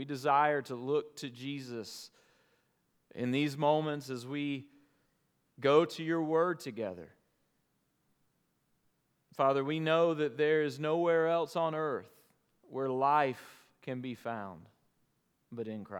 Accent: Dothan, Alabama, United States; the kind of party that we all went to on Friday nights and Saturday nights growing up in Dothan, Alabama.

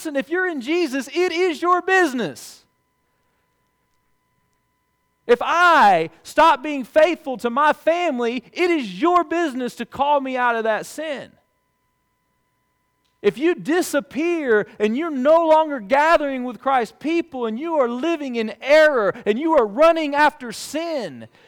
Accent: Alabama, United States; When I was growing up in South Alabama, that was just something you call people.

